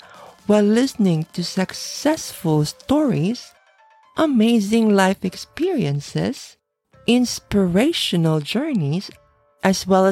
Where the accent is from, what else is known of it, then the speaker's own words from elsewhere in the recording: Philippines; now in Japan; I came from the Philippines where we have plenty of delicious traditional sweets, but the amount of sugar that we use in the Philippines is too much sweet.